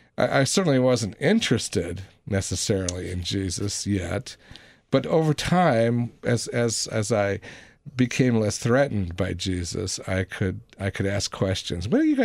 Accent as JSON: {"language": "English", "town": "Denver", "region": "Colorado", "country": "United States", "tie": "born or raised there", "said": "when I was growing up in Denver, I lived next to a Roman Catholic boy who for 4 years called me Christ Killer"}